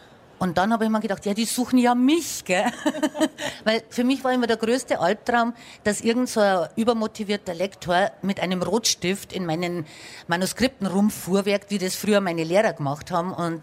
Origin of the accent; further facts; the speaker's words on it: Oberammergau, Bavaria, Germany; Ich bin groß geworden in Oberammergau, das ist ein bisschen größer und natürlich auch sehr touristisch und so. Aber ich wohne jetzt also in einem deutlich kleineren Dorf, also da ist Niederkaltenkirchen schon fast eine Großstadt dagegen. Also wir haben 140 Einwohner.